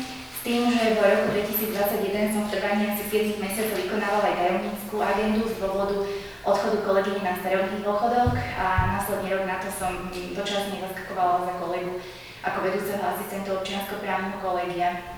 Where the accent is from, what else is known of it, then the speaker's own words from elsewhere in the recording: Nová Baňa, Banská Bystrica Region, Slovakia; pochádzam zo stredného Slovenska z Novej Bani, kde som chodila na gymnázium Františka Švantnera.